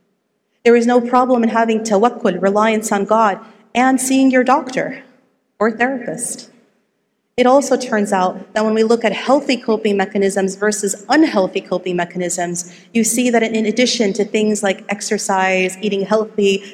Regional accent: California, United States; I come from Silicon Valley in California. It is busy, busy, busy lifestyle.

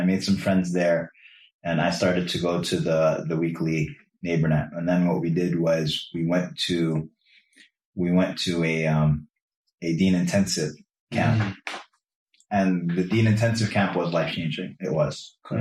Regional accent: Connecticut, United States; Our kids growing up in Connecticut, it's like, like, only kid in your school.

